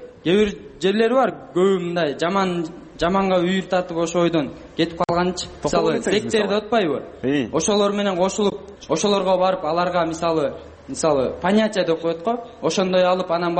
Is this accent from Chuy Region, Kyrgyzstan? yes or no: no; Bishkek, Kyrgyzstan; Ошо мен кыз аскер районунда өскөм.